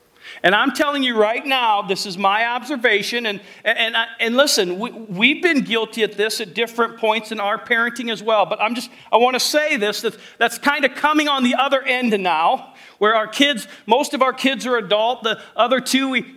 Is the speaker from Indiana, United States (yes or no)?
yes; Indiana, United States; What I love about the culture I grew up here in Elkhart County, I grew up here, then moved away from 18 to, I don't know, 8 years ago, whatever that is.